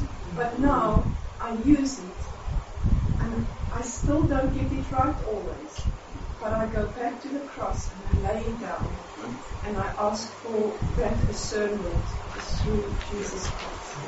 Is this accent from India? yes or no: no; South Africa; I'm from South Africa.